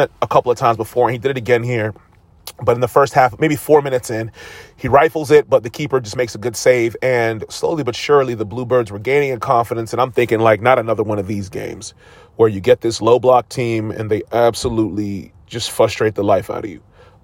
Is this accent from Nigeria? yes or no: no; Liverpool, North West England, United Kingdom; they don't know that we're Scousers. We're not really English. Actually, we're not English at all.